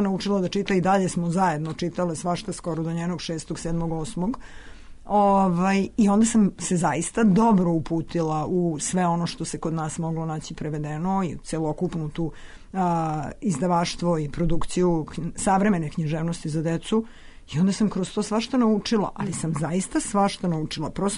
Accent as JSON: {"language": "Serbian", "town": "Bela Crkva", "region": "Vojvodina", "country": "Serbia", "tie": "born or raised there", "said": "ja setim da u mom zavičaju koji je Bela crkva postoji nešto što se rimuje sa Lasta"}